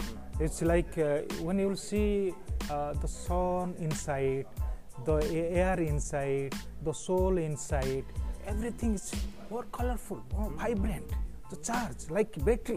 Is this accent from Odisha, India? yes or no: yes; Dhenkanal, Odisha, India; Basically, I'm from Odisha, Bhubaneswar, Dhinkanal. My village name is Nelupi.